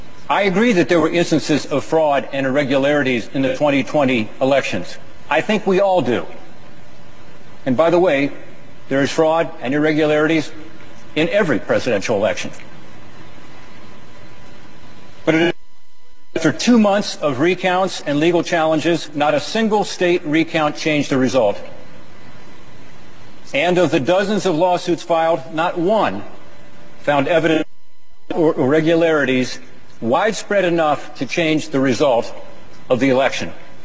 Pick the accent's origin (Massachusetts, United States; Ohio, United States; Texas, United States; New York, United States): Ohio, United States; some Democrats chose to object to the electors from my home state of Ohio after the 2004 elections